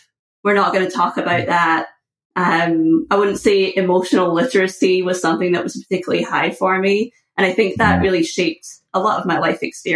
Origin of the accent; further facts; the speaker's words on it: Scotland, United Kingdom; one of the major things that has shaped me growing up Scottish and in Scotland was very much the sweeping under the rug of things.